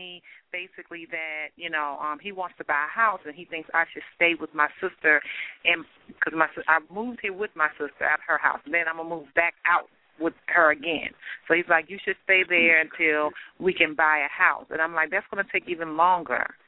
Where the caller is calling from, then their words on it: Virginia, United States; Yeah, I spoke with you guys before.